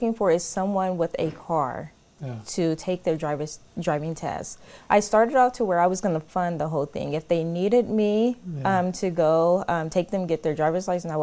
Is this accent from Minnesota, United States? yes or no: no; Fresno, California, United States; But growing up in Southwest Fresno or the West Side, it was a way of life for me. It was normal.